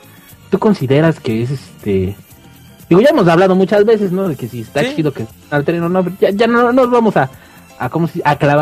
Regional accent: Mexico; Chespirito nos identifica como mexicanos

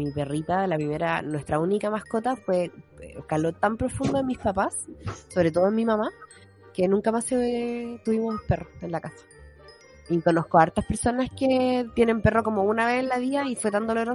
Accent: Santiago, Santiago Metropolitan Region, Chile; Y una de las cosas que también como santiaguinos nos tenemos que replantear es el ritmo en el que vivimos nuestra vida.

